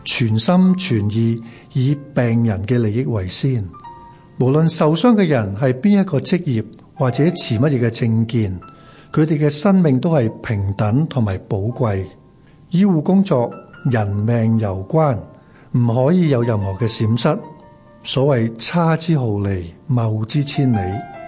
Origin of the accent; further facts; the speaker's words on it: Hong Kong; 我衷心希望我们这个生于斯长于斯的香港会变得更好。